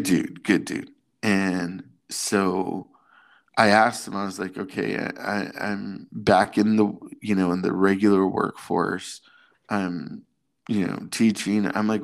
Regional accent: United States; born there; Thank you, God, that I was born in America.

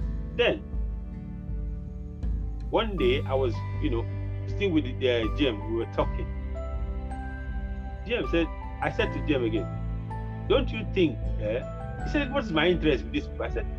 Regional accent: Lagos, Nigeria; I didn't grow up in Owerri. I grew up in Lagos, and coming to stay in Owerri for the first time.

